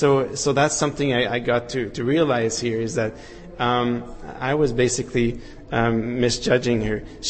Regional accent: Edmonton, Alberta, Canada; moved away as an adult; now in Czech Republic; I'm from Canada, from Edmonton, Alberta. And I came here as a student to learn Czech

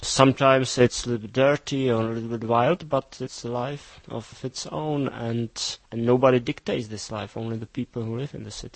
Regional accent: Prague, Czechia; English is a second language; Actually, I was born in Prague, and I live in the city for more than 35 years.

